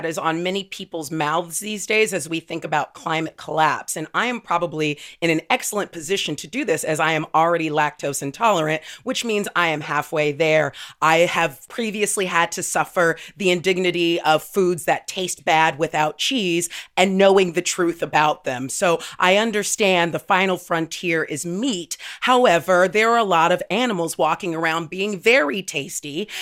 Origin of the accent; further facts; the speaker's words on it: California, United States; now in United Kingdom; but as a Californian, I would say that coolness is probably at a premium at any time during August